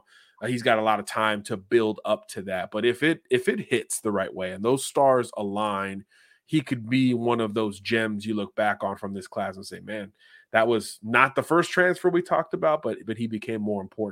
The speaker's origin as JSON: {"language": "English", "town": "Jacksonville", "region": "Florida", "country": "United States", "tie": "born or raised there", "said": "Quincy is a blank slate coming out of high school up in Jacksonville in my home state."}